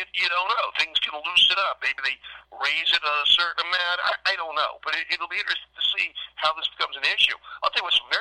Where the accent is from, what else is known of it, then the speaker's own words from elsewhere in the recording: Philadelphia, Pennsylvania, United States; now in New York, United States; I mean, I'm from Philly, and I know where that is a great sports town.